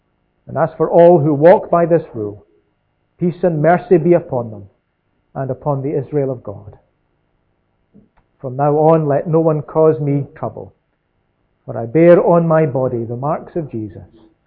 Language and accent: English; Scotland, United Kingdom; When I was a little bit younger, growing up in Lanarkshire, sometimes I would be asked to go for the messages.